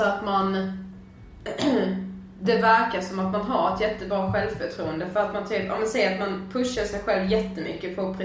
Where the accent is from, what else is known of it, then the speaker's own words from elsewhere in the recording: Karlshamn, Blekinge, Sweden; när vi flyttade hit och jag liksom verkligen insåg att okej, okay, jag har verkligen levt i en så trygg zon hemma i Karlshamn.